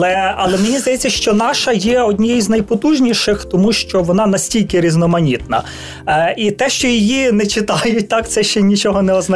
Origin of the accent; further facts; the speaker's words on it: Ivano-Frankivsk Oblast, Ukraine; born there; Я народився в Косівському районі